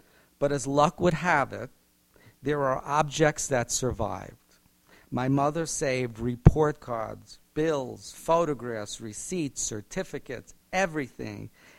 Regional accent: Brooklyn, New York, United States; This new book, 2 Cents Plain, is my tale of growing up in Brooklyn with egg creams, comic books, toys, and immigrant parents. Visit my old neighborhood now

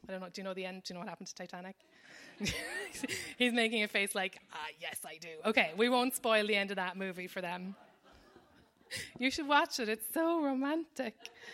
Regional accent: Cobh, Munster, Ireland; I grew up knowing all about the people that left my hometown, but nothing about what happened next. So over 2 million people actually left from my hometown of Cove over like the worst years of the Irish, you know, of Irish history.

